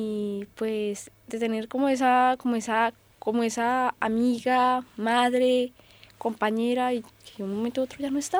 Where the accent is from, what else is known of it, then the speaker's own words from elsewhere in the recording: Colombia; Pues yo soy colombiana, vivo en Soacha, Altos de la Florida, y cómo es mi ciudad, mi barrio es muy bonito a pesar de todo, todas las cosas que le hacen falta.